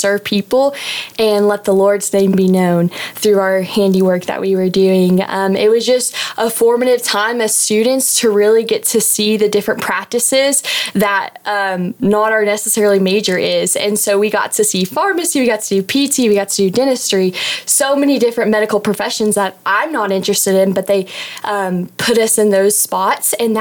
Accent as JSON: {"language": "English", "town": "Graham", "region": "Texas", "country": "United States", "said": "I'm from Graham, Texas, and this upcoming fall, I will be a sophomore here at LCU, and I'm currently majoring in physical therapy."}